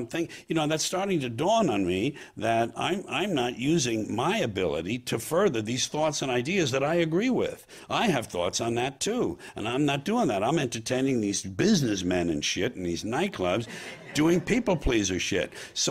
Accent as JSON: {"language": "English", "region": "New York", "country": "United States", "said": "I talked about being a Catholic, being a school kid, being a New Yorker, and the things that had affected me"}